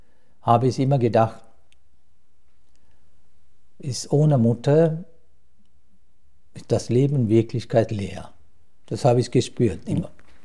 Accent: Sri Lanka; German is a second language; Ich bin in Sri Lanka geboren, wie du gerade gesagt hast, 1953 in Sri Lanka, in einem wirklich so ein ganz einfachen Dorf geboren. Und die Menschen sind in diesem Dorf eigentlich sehr viele Bauern.

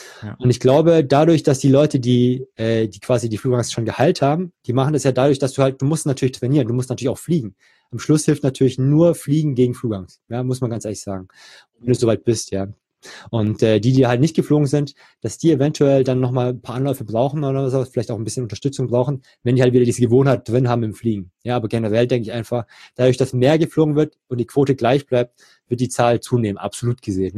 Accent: Baden-Württemberg, Germany; born there; Ich bin geborener Schwabe

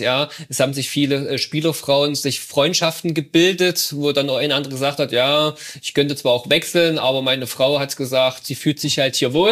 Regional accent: Bommersroda, Thuringia, Germany; ja, ich komme aus Bommersroda

